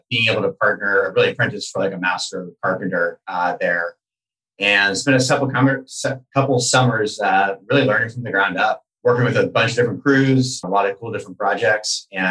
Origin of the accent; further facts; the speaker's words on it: Sacramento, California, United States; I'm from Sacramento originally.